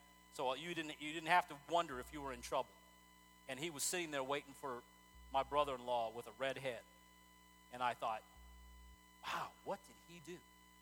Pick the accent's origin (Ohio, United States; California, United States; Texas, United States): Texas, United States; You know, I remember growing up in Texas, and my brother-in-law was from Boston.